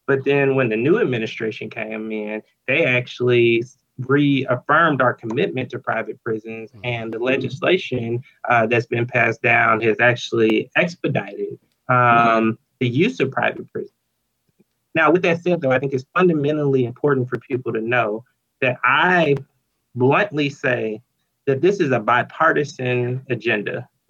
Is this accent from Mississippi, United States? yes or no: no; Georgia, United States; Yeah, and you know, Georgia's my home state. I'm originally from right outside of Atlanta, and that's very much how it went down.